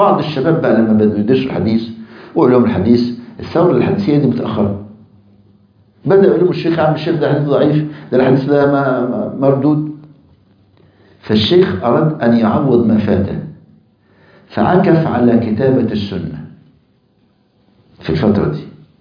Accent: Egypt; المقابر عندنا في مصر عبارة عن غرف

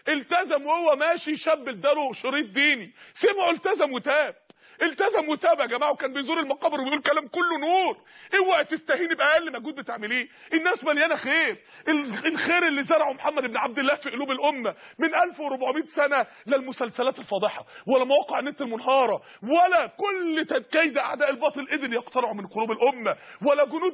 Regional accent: Mansoura, Dakahlia, Egypt; عندنا في المنصوره

